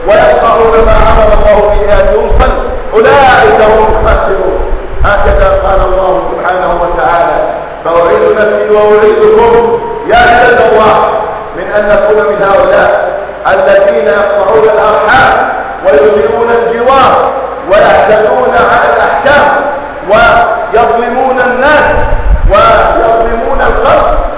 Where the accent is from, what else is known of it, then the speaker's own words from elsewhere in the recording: Palestine; وخاصه في بلادنا فلسطين